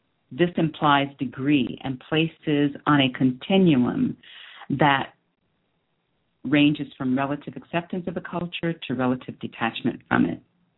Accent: United States; I am definitely American, definitely proud in the sense that it is part of a part of my inheritance, if you will.

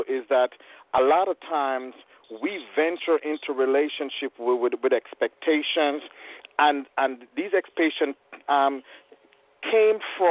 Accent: Jamaica; I'm from Jamaica.

